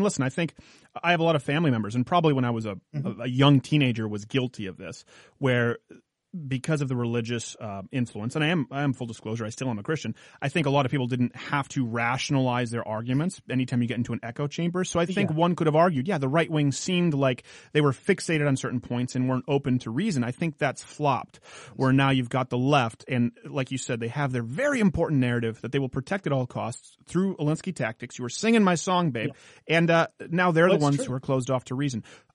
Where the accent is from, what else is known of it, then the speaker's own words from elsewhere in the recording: Canada; You know I'm Canadian, right?